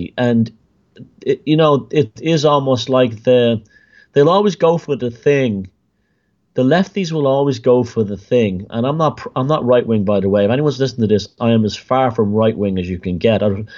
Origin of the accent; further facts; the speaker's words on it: Ireland; What's next? You're going to tell us we're not Irish? This kind of thing? Or that we're something else?